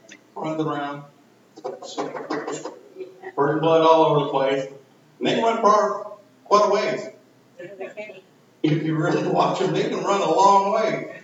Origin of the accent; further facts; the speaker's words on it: Texas, United States; accent: Texan; sound like old Texas redhead.